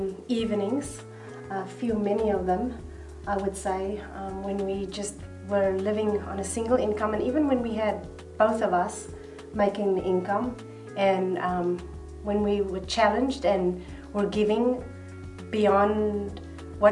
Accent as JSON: {"language": "English", "country": "South Africa", "said": "Guess why? We are from South Africa."}